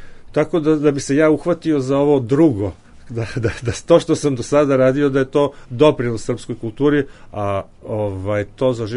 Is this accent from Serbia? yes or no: yes; Niš, Southern and Eastern Serbia, Serbia; naročito sam srećan zbog toga što je došlo iz Niša, jer ja sam Nišlija